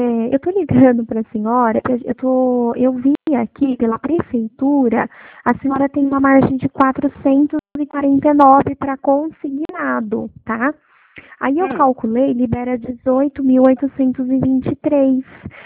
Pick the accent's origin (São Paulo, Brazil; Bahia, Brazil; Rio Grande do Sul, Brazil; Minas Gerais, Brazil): São Paulo, Brazil; Araras; eu sou de Araras.